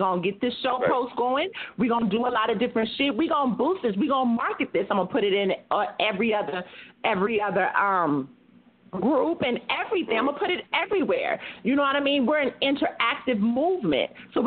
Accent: California, United States; I'm from the Bay Area.

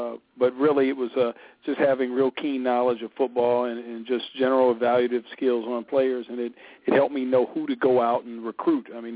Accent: Cleveland, Ohio, United States; moved away as an adult; Well, I grew up in Cleveland, Ohio, and came out to California and attended San Jose State in undergrad

